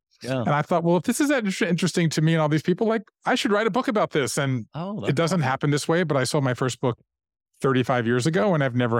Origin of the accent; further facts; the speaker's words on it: Savannah, Georgia, United States; moved away as an adult; also born or lived in Japan; So I grew up in Savannah, Georgia. Mm-hmm. I left there and went to Yale in the 80s and went from there to Japan and started writing letters home.